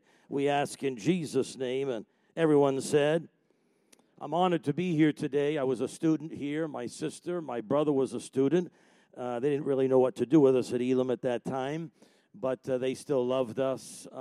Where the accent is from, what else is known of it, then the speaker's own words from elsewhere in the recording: New York, United States; I know, I'm killing you already. I'm from New York. What do we do? Bada bing, bada boom, right?